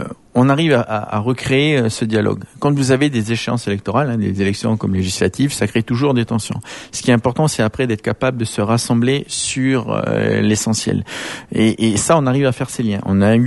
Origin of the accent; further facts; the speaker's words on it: New Caledonia; On est Calédonien et on doit être fier d'être Calédonien.